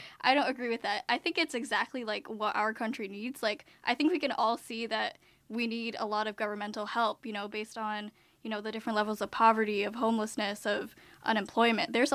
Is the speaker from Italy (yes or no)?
no; United States; born there; My parents are both immigrants from Bangladesh, but I was born in America.